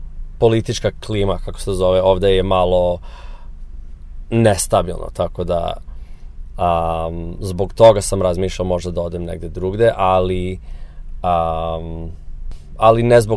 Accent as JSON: {"language": "Serbian", "country": "United States", "first_language": "English", "second_language": "Serbian", "lives_now": "Serbia", "said": "Mislim, čale mi je iz Amerike, nisam ni dugo živeo u Americi, ali pričam engleski, to mi je ovaj materni jezik i ljudi me ovde gledaju kao Amerikanac."}